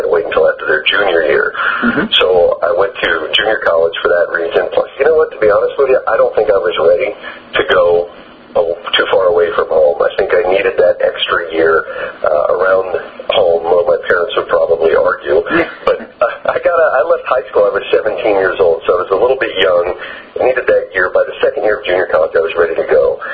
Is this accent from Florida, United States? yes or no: yes; Hollywood, Florida, United States; I grew up in Hollywood, Florida, and I was a bowler, of all things, when I was a little boy.